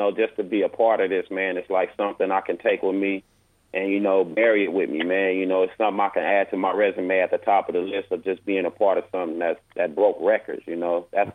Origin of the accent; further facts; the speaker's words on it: Los Angeles, California, United States; I'm a dude from South Central Los Angeles, born and raised in Watts.